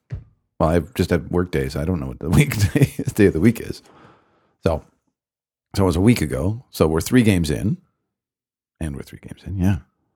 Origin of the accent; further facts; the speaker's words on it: Canada; I'm too Canadian.